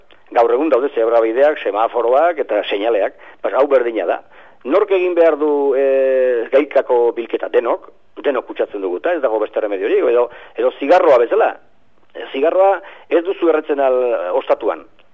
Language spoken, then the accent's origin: Basque; Usurbil, Basque Country, Spain; born there; usurbil dago hemendik 6 kilometrora, zu hemen bizitzera. Ta ni hangoa naiz, sortzez